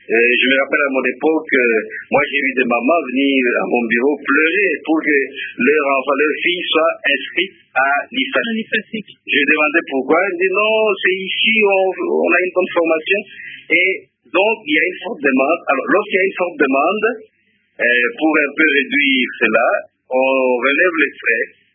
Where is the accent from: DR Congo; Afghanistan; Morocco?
DR Congo